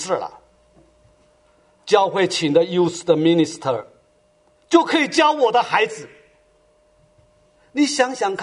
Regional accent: China; 我们中国人常常说身教重于言教

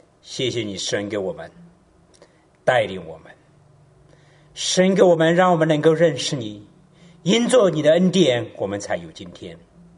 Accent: China; now in United States; 我们呢是中国人，我们来自中国，我们有中国文化的传统。

